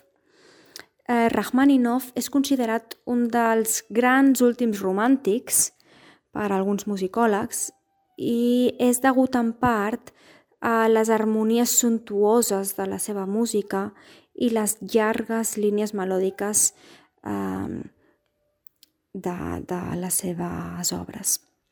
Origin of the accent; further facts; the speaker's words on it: El Masnou, Catalonia, Spain; vam trobar una professora de música al meu poble, al Masnou